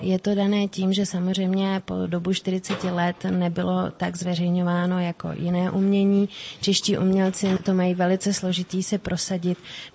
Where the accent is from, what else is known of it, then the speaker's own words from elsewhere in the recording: Germany; now in Czechia; Moje rodiče odešli do zahraničí, takže jsem vyrůstala v Německu, to je i ten důvod, proč mám německý pas.